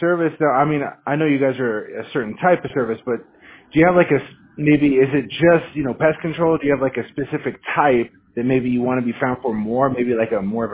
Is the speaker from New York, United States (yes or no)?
no; Monroe, Washington, United States; I'm not born and raised, but I was raised in Monroe, a little town in Snohomish County.